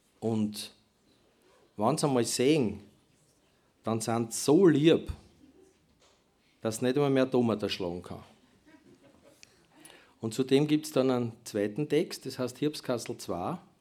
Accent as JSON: {"language": "German", "town": "Langenlois", "region": "Lower Austria", "country": "Austria", "said": "ich komme aus Niederösterreich, Kamptal, Langenlois, ländliche Gegend und das hat halt Bezug zu meinem Leben"}